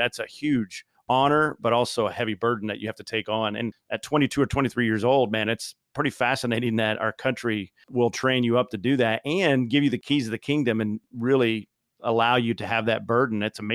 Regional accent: Indiana, United States; I mean, at 23 years old, Dan, I grew up in Indiana. I was pretty naive about human dynamics and human connection

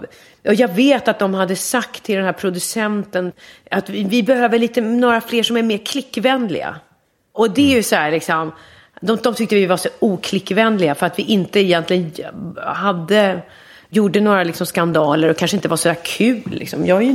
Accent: Västerås, Västmanland County, Sweden; började jag med min barndom i Västerås när mina föräldrar jobbade på teatern där

